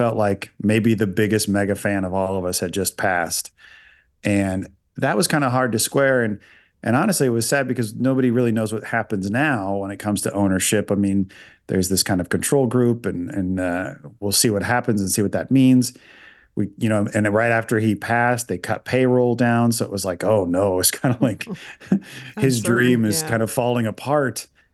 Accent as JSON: {"language": "English", "town": "San Diego", "region": "California", "country": "United States", "tie": "born or raised there", "said": "Growing up in San Diego, I always have my favorite team and my second favorite team."}